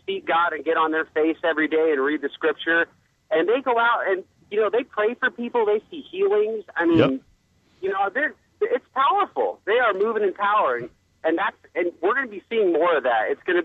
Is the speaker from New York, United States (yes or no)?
no; California, United States; I'm from Northern California